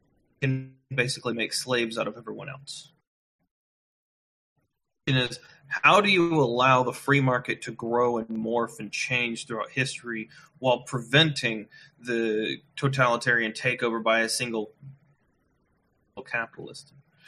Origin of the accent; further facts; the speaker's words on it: United States; So to identify with my home country, the United States, enough to be able to give up my morals would be reprehensible to me.